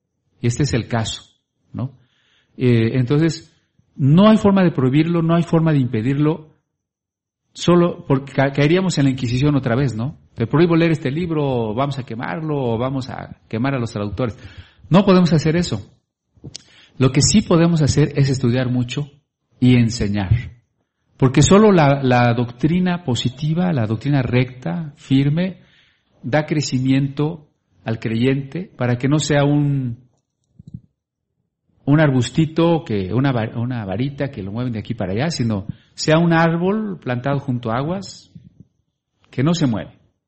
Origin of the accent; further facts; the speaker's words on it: Mexico; como mexicanos, yo no quiero ser un simple mexicanito.